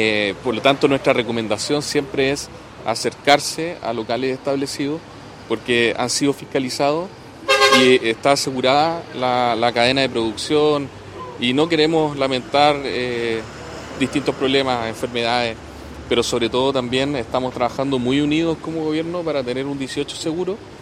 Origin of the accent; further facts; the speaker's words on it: Chile; que lo disfrutemos como chilenos, nuestro aniversario patrio